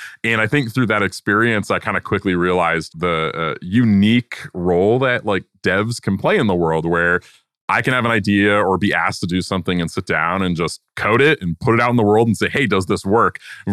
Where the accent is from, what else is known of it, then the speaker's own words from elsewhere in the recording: Connecticut, United States; I live in Connecticut. I grew up in Connecticut. I'm in the sort of farm side of Connecticut, not the New York side.